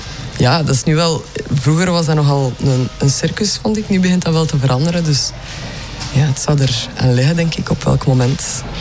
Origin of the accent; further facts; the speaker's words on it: Ninove, East Flanders, Belgium; we zijn allemaal van Ninove